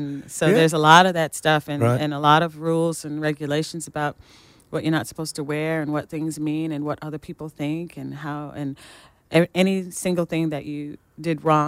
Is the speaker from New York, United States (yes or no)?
no; Kentucky, United States; basically paying homage to my family in Kentucky, because we're from Appalachia, we're a coal mining family